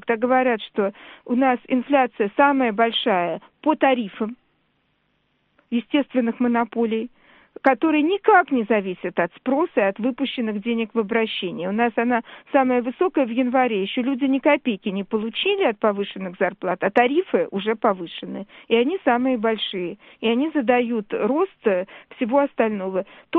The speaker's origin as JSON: {"language": "Russian", "region": "Saint Petersburg", "country": "Russia", "said": "А поскольку я из Санкт-Петербурга"}